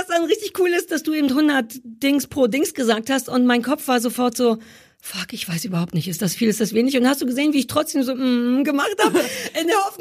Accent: East Germany, Germany; Ich bin Ossi.

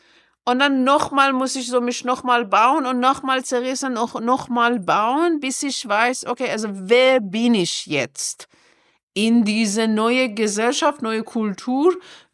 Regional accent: Iran; Ein Haut ist, ich bin Iranerin.

